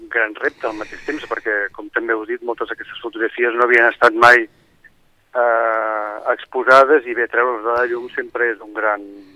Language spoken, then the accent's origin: Catalan; Sitges, Catalonia, Spain; Jo soc de Sitges